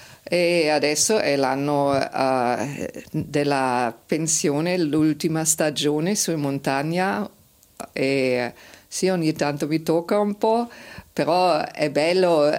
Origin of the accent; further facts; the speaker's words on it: southern Germany, Germany; Italian is a second language; now in Switzerland; io vengo dalla Germania del Sud e sono venuta in Ticino sempre in vacanza e era un po' la mia seconda casa qua in Ticino